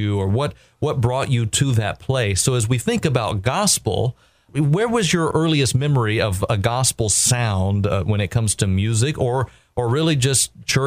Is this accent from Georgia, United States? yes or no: yes; Warner Robins, Georgia, United States; I was born in Georgia, there in central Georgia, and I think not far from where you lived at one point, Albany. I grew up in Warner Robins up near Macon.